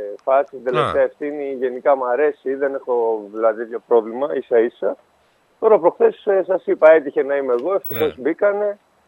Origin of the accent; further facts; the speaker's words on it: Thessaloniki, Central Macedonia, Greece; εγώ είμαι από Θεσσαλονίκη.